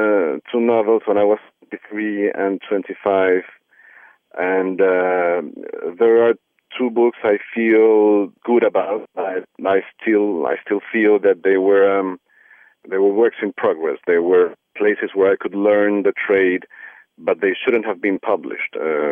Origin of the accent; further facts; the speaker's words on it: Colombia; moved away as an adult; Yes, I grew up in Colombia.